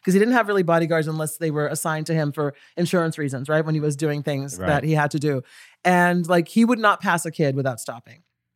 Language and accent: English; Brazil; No, because I'm from Brazil.